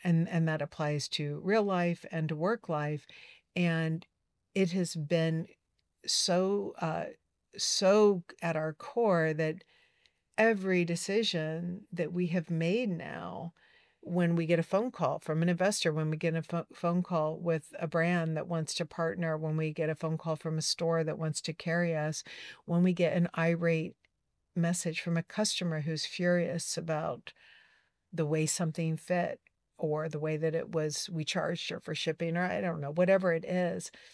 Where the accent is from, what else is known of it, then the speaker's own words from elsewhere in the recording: Southern United States, United States; My friends did growing up in the South.